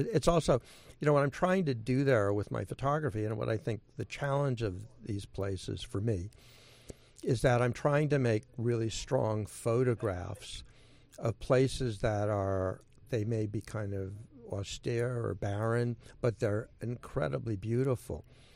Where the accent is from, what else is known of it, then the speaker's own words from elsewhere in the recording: San Francisco, California, United States; I grew up in I grew up in Golden Gate Park in San Francisco when I was a kid. I lived half a block from it